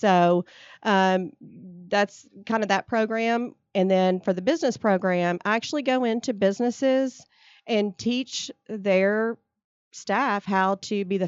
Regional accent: Lexington, United States; when you're growing up in Lexington with a grandmother with some strong Southern values

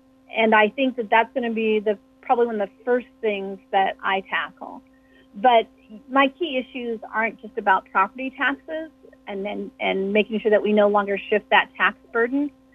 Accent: Nebraska, United States; Born in McCook, raised in rural Nebraska in Adams County, and our family farm is in Clay County. And growing up in Nebraska

